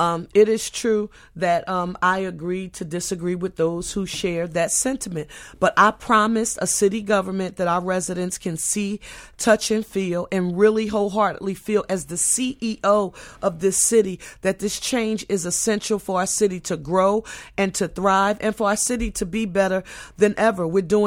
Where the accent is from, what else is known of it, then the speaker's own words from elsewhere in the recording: Philadelphia, Pennsylvania, United States; the working class neighborhood that I grew up in on Penfield Street, West Oak Lane in Northwest Philadelphia